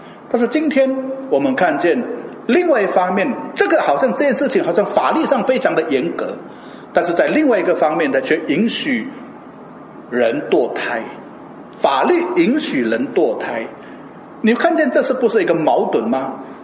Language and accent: Chinese; Indonesia; 我小时候我在印尼长大，我的父亲是驾船的，